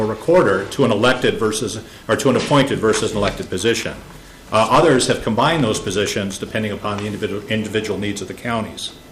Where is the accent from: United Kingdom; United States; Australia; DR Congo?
United States; Duluth, Minnesota; I just want to note that I remember fondly growing up in Duluth, taking along with my mother and father as they went to the ballot boxes